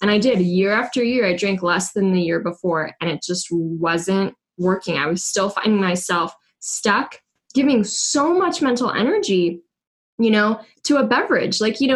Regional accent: California, United States; So I grew up in California, and as a young adult, came to be quite a partier

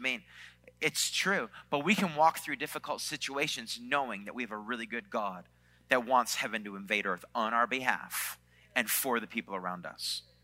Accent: East Coast, Canada; I'm from Canada, from the East Coast of Canada

